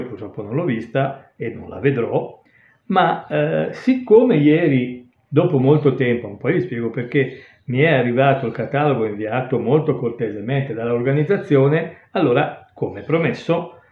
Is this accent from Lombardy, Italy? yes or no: no; Genoa, Liguria, Italy; perché intanto è in Liguria e io sono genovese.